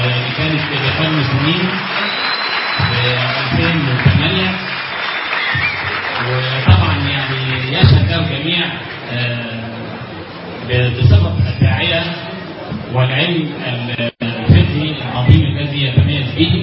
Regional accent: Egypt

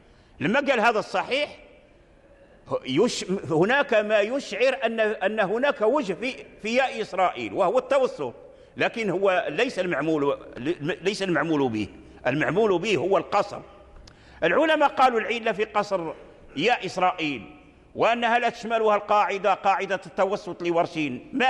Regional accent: Morocco; من الأئمة والعلماء عندنا في المغرب كذلك لهم تأليف

